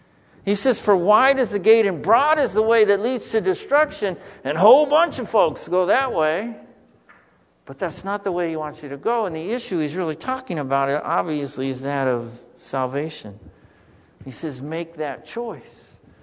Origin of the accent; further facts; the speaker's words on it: Arizona, United States; Because I was raised in Arizona, I saw it a lot there.